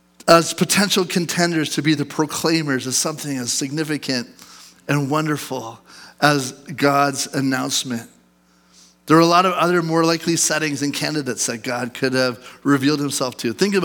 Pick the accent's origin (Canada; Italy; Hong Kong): Canada; it might be a little bit lost on us as Canadian Christians in 2024